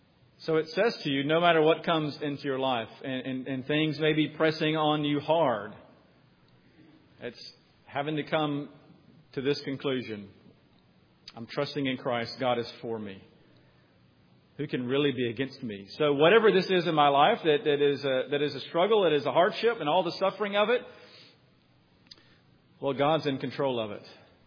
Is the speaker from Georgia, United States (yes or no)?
no; Mississippi, United States; We come from Mississippi and have family on the coast of Mississippi, and or who've lived on the coast of Mississippi.